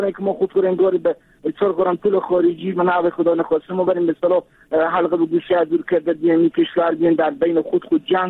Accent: Afghanistan; ما هم افغانیم

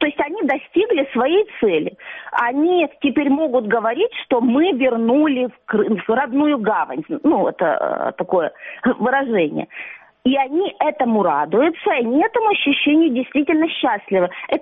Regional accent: Sukhumi, Abkhazia, Georgia; И когда я сама из Сухуми, и я знаю настроение там людей

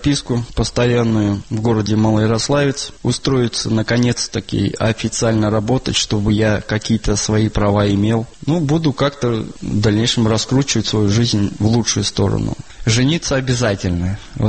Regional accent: Kazakhstan; born there; В военном билете написано, что я родился в Казахстане.

